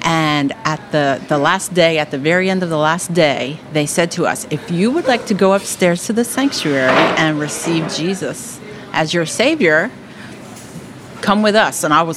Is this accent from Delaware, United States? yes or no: yes; Milton, Delaware, United States; also born or lived in Lewes / Georgetown; We live in Milton. I grew up in Milton. We moved away as far as Lewis and Georgetown and then back to Milton.